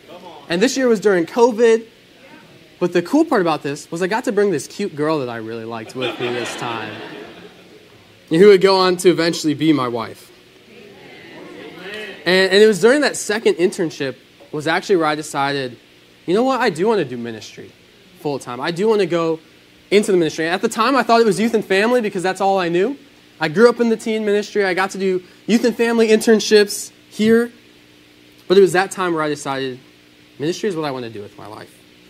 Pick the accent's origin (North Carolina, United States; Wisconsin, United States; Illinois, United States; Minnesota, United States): Illinois, United States; Chicago; also born or lived in St. Louis, United States; I was born in St. Louis shortly after my parents moved back to Chicago, where I was raised.